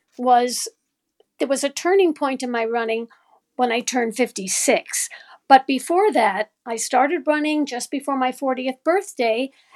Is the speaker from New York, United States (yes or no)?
yes; Brooklyn, New York, United States; I grew up in New York. I'm from Brooklyn, New York, originally.